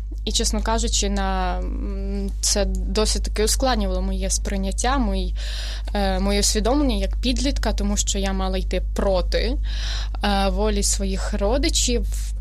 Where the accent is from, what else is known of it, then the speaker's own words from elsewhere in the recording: Podillia, Ukraine; я теж є родом із Поділля, із прекрасного католицького краю